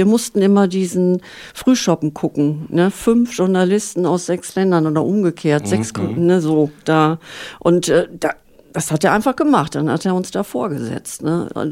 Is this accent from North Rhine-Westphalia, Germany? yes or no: yes; Fröndenberg, North Rhine-Westphalia, Germany; born there; Ja, ich bin so ein halbes Hammerkind. Ich bin eigentlich in Fröndenberg geboren, an der Ruhr.